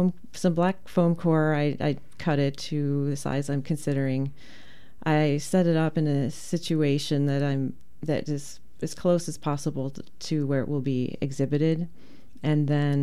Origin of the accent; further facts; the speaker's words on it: Chicago, Illinois, United States; I am. I'm from the Chicago area.